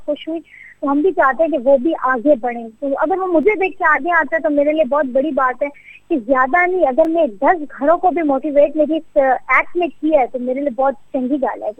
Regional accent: Pakistan; ਮੈਨੂੰ ਲੋਕ ਜਦੋਂ ਪਾਕਿਸਤਾਨ ਦੇ ਨਾਂ ਨਾਲ ਪਛਾਣੇ ਕਿ ਪਾਕਿਸਤਾਨ ਦੀ ਕੁੜੀ ਹੈ

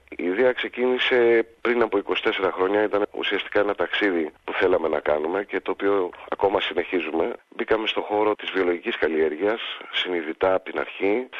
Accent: Sparta, Peloponnese, Greece; από τη Λακωνία, μιας και είμαστε από τη Σπάρτη Λακωνίας.

